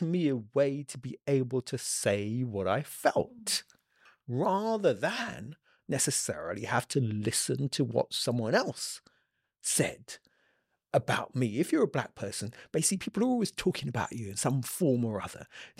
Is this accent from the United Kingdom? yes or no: yes; United Kingdom; also born or lived in Ghana; I grew up in Britain, but I also spent a couple of years when I was a small child, I think maybe from about, let's say about 2 or so till 5, my family went back to Ghana, where, you know, my parents came from. I lived in Ghana for a few years.